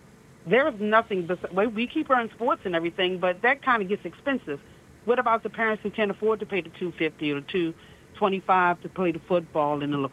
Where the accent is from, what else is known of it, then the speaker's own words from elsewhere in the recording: Maryland, United States; What I would like to say, I'm from Anne Arundel County